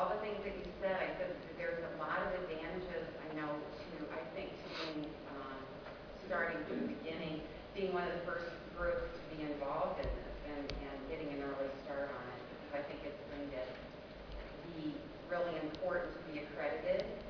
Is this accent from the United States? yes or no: yes; Colorado Springs, Colorado, United States; from Colorado Springs